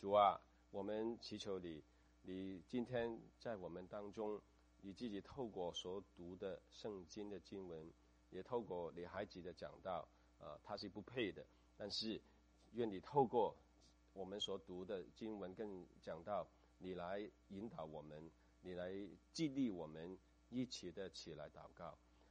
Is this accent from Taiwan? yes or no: no; Hong Kong; 这个跟我香港人做事不一样啊。